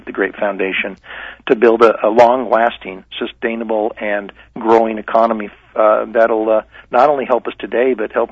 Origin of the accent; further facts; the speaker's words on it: Tucson, Arizona, United States; That's why how I grew up in Tucson.